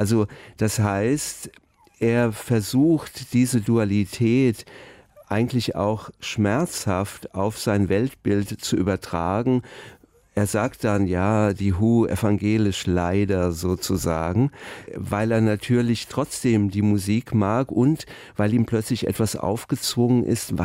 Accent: Hesse, Germany; der Katholizismus in Hessen oder wo ich aufgewachsen bin

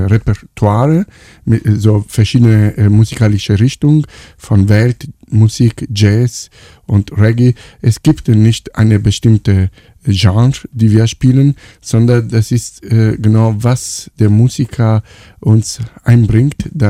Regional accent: Apulia, Italy; German is a second language; also born or lived in Atina; Ich komme aus Apulien ursprünglich, meine Familie ist aus Apulien, ich bin in einer anderen Region geboren, in Lazio, in der Nähe von Frosinone. Athena ist die Stadt, wo ich geboren bin und bin dann sofort nach Apulien gebracht mit der ganzen Familie

